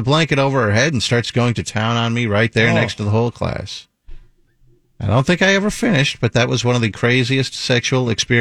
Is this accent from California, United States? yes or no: no; Dallas, Texas, United States; I'm from Dallas, Texas.